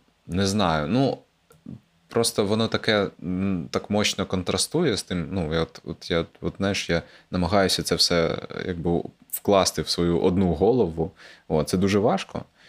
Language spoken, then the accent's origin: Ukrainian; Crimea, Ukraine; moved away; і він, і я, це кримчани зі своєю історією виїзду звідти